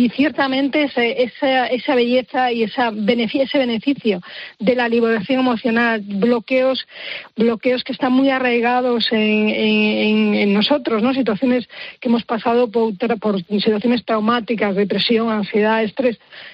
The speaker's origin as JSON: {"language": "Spanish", "region": "Galicia", "country": "Spain", "said": "en gallego concretamente, que yo soy de Galicia, eu es yo"}